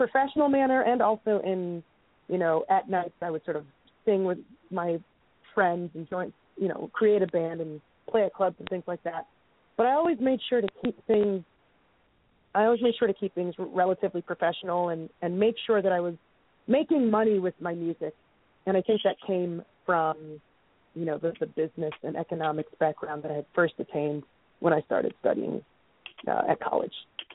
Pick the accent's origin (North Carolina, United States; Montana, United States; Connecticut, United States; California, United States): North Carolina, United States; now in New York, United States; I guess I would claim North Carolina, since that was the I lived there the longest, and then I moved from North Carolina to here. And I've been in New York for almost 10 years